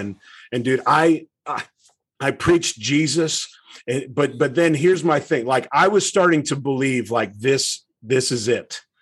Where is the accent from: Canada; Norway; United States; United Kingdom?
United States; Pittsburgh, Pennsylvania; growing up in Pittsburgh my whole life, I'm like, either way, this is going to be awesome because I get to have lunch with Coach Tomlin. Are you kidding me? A kid who grew up in Beaver County.